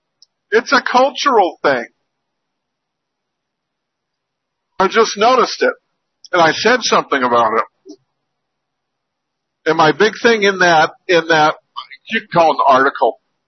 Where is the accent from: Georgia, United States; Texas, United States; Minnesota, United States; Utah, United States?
Utah, United States; born there; You know, I was born in Utah. I went to school in Utah.